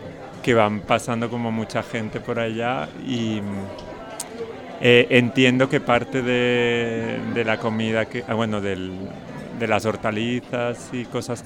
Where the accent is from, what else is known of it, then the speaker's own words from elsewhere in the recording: Barcelona, Catalonia, Spain; yo soy de San Andreu y estoy muy cercano a la prosperidad